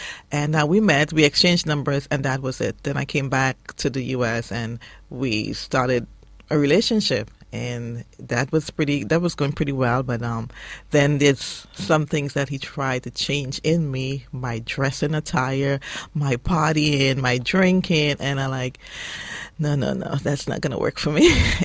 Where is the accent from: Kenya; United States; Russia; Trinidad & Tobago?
Trinidad & Tobago; Originally, yeah. Born and raised in Trinidad.